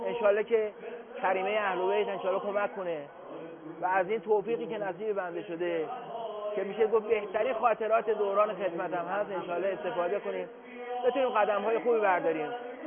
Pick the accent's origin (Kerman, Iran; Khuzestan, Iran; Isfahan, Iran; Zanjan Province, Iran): Isfahan, Iran; now in Qom, Iran; من اصفهانی هستم